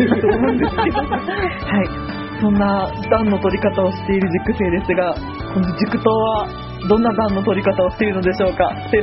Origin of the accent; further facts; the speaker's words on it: Hiroshima, Japan; now in Osaka, Japan; 家族がかなり大阪出身の方が人がいるんですけども、私自身は広島生まれの広島育ちなんですよ。